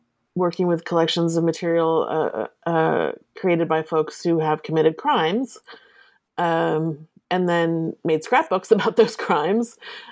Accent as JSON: {"language": "English", "region": "New Jersey", "country": "United States", "tie": "born or raised there", "said": "I grew up in Southern New Jersey."}